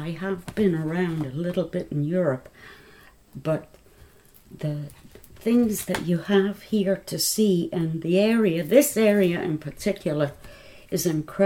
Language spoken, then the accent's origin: English; United Kingdom; now in Germany; I said, no, I'm a British national. I'm a citizen. But I'm living in Germany.